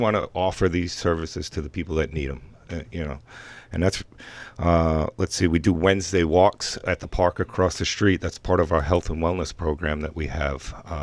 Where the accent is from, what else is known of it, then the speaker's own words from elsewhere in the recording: Fall River, Massachusetts, United States; I'm a Marine Corps veteran myself, and I grew up in Fall River.